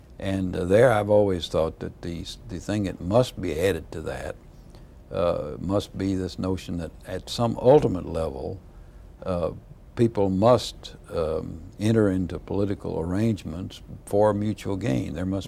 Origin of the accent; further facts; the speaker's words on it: the South, United States; As a Southerner